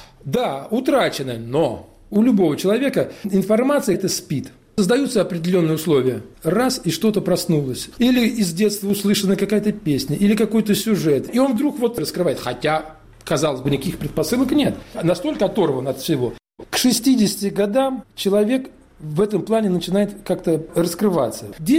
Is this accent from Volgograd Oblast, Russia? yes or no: yes; Uryupinsk, Volgograd Oblast, Russia; Родина, Верхний Дон, река Хопер, Урюпинск, известная всем. Вот я сам с Урюпинска.